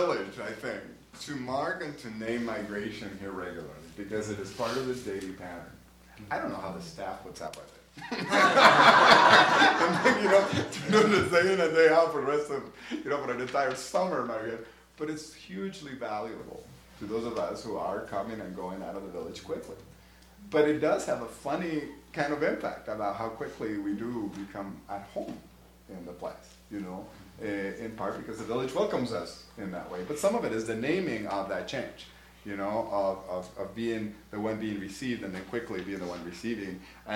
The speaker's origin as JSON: {"language": "English", "town": "Stewartville", "region": "Minnesota", "country": "United States", "said": "You can just say, you know, well, I'm from Stuartville, Minnesota. Just say that, right? But that means an awful lot."}